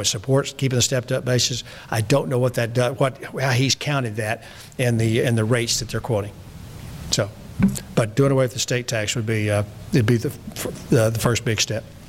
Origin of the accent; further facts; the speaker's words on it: Texas, United States; Just, I know the Midwestern guys are anxious because I'm from Texas and Sonny's from Georgia and peanuts and cotton and all those kind of good things.